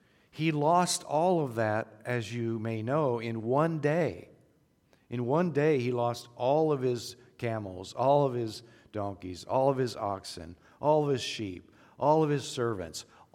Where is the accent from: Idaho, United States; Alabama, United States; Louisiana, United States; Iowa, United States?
Iowa, United States; I grew up in Southwest Iowa on a farm, went to Faith Baptist Bible College in Ankeny, was in the pastorate for 38 years.